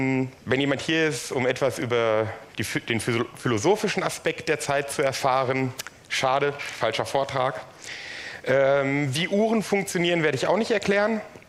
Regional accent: Frankfurt, Hesse, Germany; Schwerpunktmäßig aber bin ich aus Frankfurt, da wohne ich und so. Ist meine Heimat.

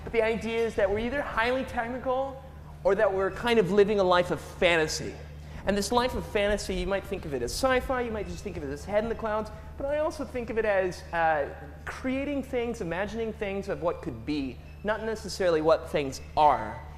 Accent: United States; now in Cambridge, United Kingdom; I am American, but I've lived here since 2008

